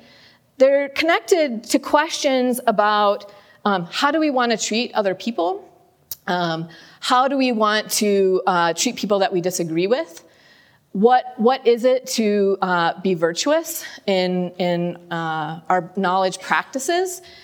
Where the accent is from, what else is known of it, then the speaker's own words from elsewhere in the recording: Iowa, United States; Presumably, Senator Grassley, who is from my home state of Iowa